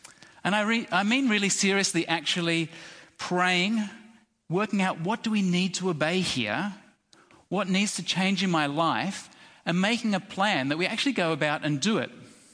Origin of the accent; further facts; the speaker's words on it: Australia; Second reason, a very simple reason, is that we're Australian. Australians, we don't like authority.